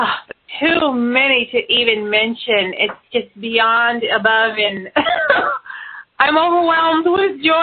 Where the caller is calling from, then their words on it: Houston, Texas, United States; I am dialing in from Houston, Texas.